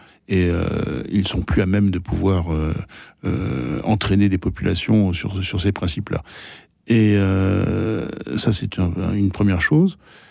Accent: France; en tant que Français, on n'a pas notre position, nous, dans des conflits ethniques.

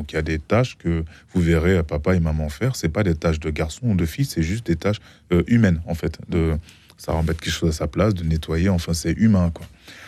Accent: Ashanti, Ghana; j'ai une double culture, une culture très matriarcale de par mon pays d'origine, où là-bas, l'héritage va aux femmes. Si le mari ne l'assure pas, il se retrouve, c'est le Ghana, dans le peuple Ashanti.

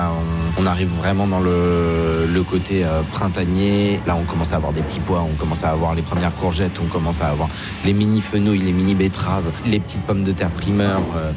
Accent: Pays de la Loire, France; Non, je suis pas rennais, non. Je suis du Nord-Sarthe à la base. Après, je suis en Bretagne depuis 2001. Et j'ai passé la moitié de ma vie en Bretagne quand même.

